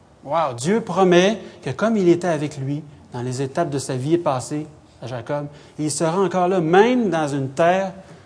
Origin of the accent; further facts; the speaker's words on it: Sherbrooke, Quebec, Canada; now in Montreal, Canada; je me suis souvenu du jour où je suis parti de Sherbrooke. J'ai grandi à Sherbrooke pour m'en venir à Montréal, la grande ville.